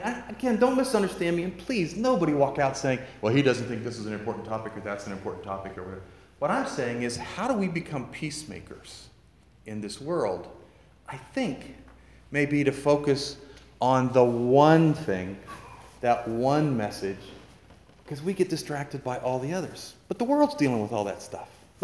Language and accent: English; United States; because I'm an American, and we forget, this world is not my home